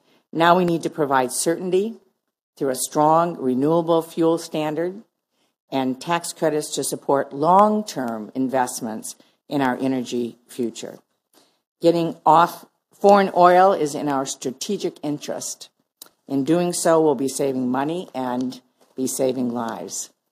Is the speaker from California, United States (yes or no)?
no; Michigan, United States; my home state of Michigan was actually an early adopter of ethanol